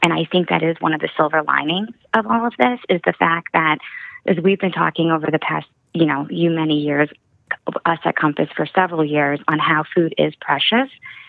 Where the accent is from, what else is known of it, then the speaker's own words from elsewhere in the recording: South Carolina, United States; because it's here in my home state of South Carolina, the Spartanburg District 5.